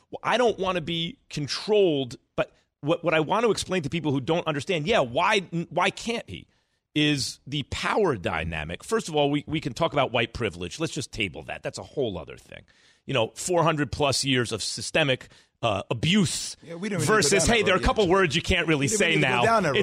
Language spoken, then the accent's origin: English; New York, United States; I grew up in New York.